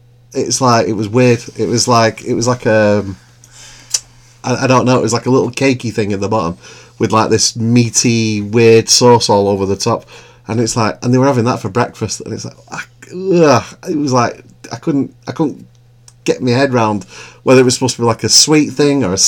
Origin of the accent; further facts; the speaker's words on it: England, United Kingdom; I was from England, and that when I said chips, I meant like fries